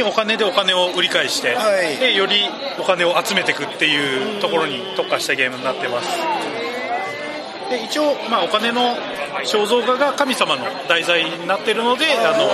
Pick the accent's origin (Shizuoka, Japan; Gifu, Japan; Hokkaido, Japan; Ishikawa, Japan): Shizuoka, Japan; あ、本当に静岡の、あ、静岡出身なので、はいはい、久々に帰ってこれてすごい、